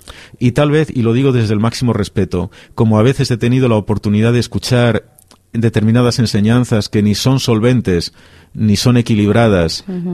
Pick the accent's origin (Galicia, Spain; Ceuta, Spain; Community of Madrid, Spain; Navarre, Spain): Community of Madrid, Spain; Madrid; born there; yo nací nací en Madrid un 8 de abril de hace demasiados años.